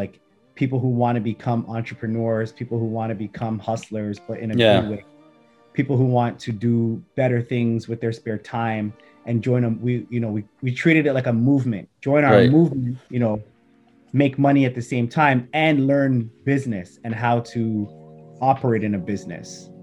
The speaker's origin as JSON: {"language": "English", "town": "Mississauga", "region": "Ontario", "country": "Canada", "tie": "born or raised there", "said": "where we grew up in Mississauga"}